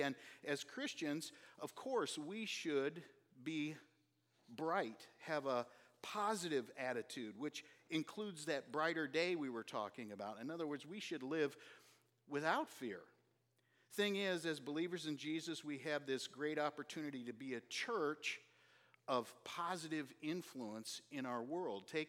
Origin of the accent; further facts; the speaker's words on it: Minnesota, United States; because I'm from Minnesota and, you know, they talk kind of funny, which, you know, I used to, I suppose, talk like that, don't you know?